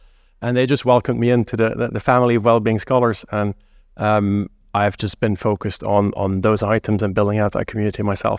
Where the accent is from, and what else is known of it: Belgium; born or raised there; English is a second language; moved away as an adult; also born or lived in United States